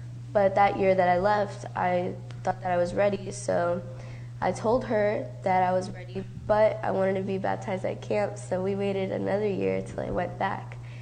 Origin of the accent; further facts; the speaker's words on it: Wheaton, United States; born there; I was born in Wheaton.